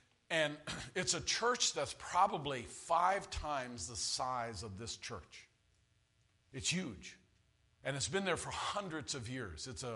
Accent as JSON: {"language": "English", "region": "Newfoundland and Labrador", "country": "Canada", "tie": "born or raised there", "said": "when I grew up in Newfoundland, I lived on an island. Newfoundland's a big island. And they call it the Rock."}